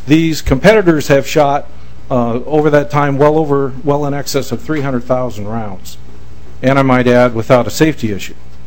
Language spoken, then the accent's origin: English; Oronoco, Minnesota, United States; I'm here from Orinoco, Minnesota.